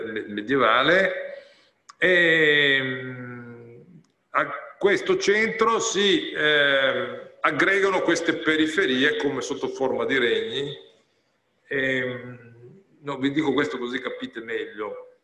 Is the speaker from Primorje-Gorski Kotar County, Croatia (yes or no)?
no; Pula, Istria County, Croatia; born there; io sono nato a Pola, quindi dell'Istria, questa zona qua